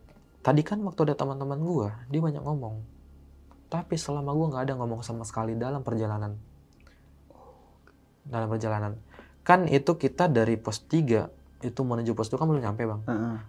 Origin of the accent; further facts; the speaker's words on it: Jakarta, Indonesia; Nah, di situ gue jawab, gue orang Jakarta, pak.